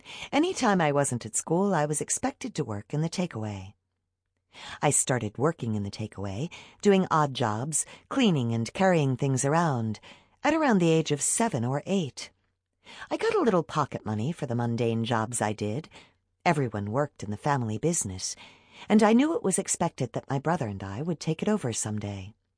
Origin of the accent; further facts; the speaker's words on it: Colne, North West England, United Kingdom; also born or lived in Burnley; I was born in Burnley General Hospital in 1981 and grew up in Colne, a fairly remote and typically northern English town, where my parents owned and ran the local Chinese takeaway. They were both originally from Hong Kong and moved to the UK in the 1970s.